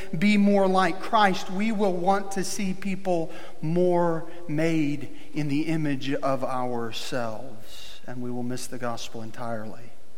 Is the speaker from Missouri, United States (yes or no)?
yes; Missouri, United States; for those of you that don't know, we're from Missouri, the promised land, the state that the rest of the nation gathered around.